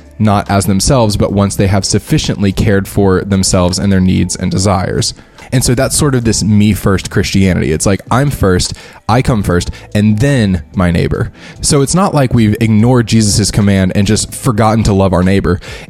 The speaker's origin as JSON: {"language": "English", "country": "United States", "said": "And so me as an American, I bring in that mindset"}